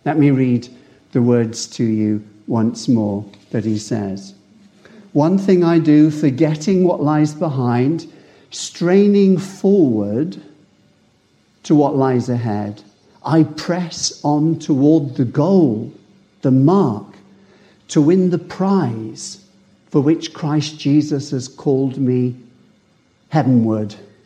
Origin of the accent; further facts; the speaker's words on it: Newbury, South East England, United Kingdom; I was brought up in Newbury. Lived in Newbury for the first 17 years of my life. And we lived behind an old shop.